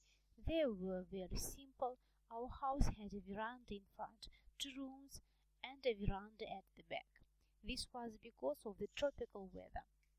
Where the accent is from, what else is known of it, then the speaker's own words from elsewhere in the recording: Nairobi, Kenya; born there; I was born in Nairobi, Kenya, in 1934. I was one of 8 children.